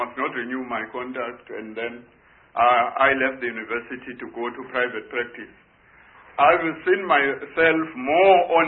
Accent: Durban, KwaZulu-Natal, South Africa; born there; I was born in 1947 in Durban, I studied up to matric

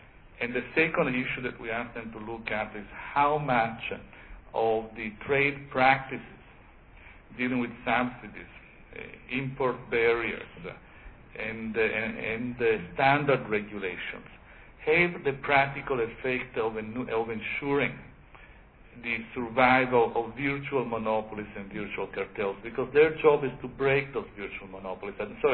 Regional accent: United States; I come from the United States and I make no excuse or apologies for

